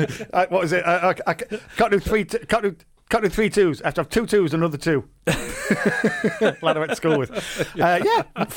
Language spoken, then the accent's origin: English; Sheffield, Yorkshire and the Humber, United Kingdom; I grew up in Sheffield, and in Sheffield in the 70s, when you got on a bus as a kid, it was 2p.